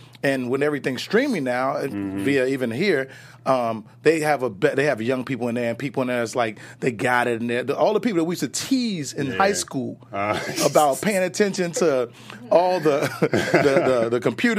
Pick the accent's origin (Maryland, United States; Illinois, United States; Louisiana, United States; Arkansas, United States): Illinois, United States; Chicago; born there; I was born in Chicago, man.